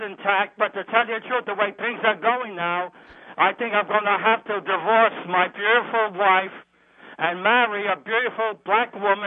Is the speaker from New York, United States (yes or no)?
yes; New York, United States; born there; I was born in New York. I'll die in New York.